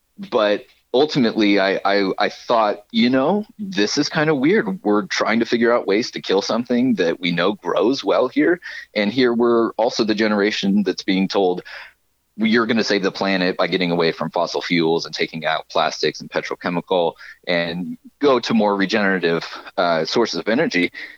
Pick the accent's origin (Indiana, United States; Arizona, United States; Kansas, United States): Kansas, United States; Topeka; We are registered at the address in Topeka, which is where I am located. I'm from Topeka originally. I come from a long line of civil servants and farmers myself. And I'm from the capital city, Topeka, and that's where we're at.